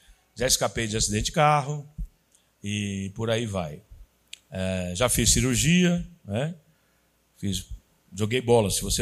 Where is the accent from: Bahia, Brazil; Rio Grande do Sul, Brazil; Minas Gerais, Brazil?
Minas Gerais, Brazil; Muzambinho; born there; Eu sou mineiro de nascimento. Nasci numa pequena cidade lá no sul de Minas, chamada Muzambinho.